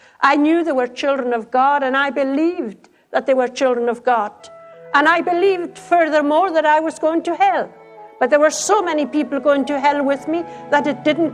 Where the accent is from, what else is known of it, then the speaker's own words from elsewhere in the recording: Scotland, United Kingdom; I was born and brought up in the Hebridean Islands.